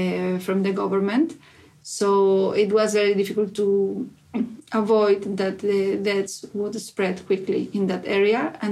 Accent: Peru; English is a second language; moved away as an adult; I am originally from Peru. I lived there most of my life until the age of 35.

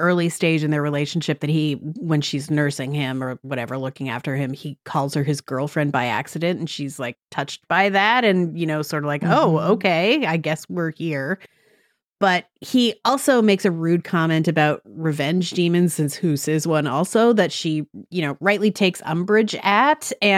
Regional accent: England, United Kingdom; even as an English person, and you know, if you're like, these aren't necessarily debates the typical English person has with other English people

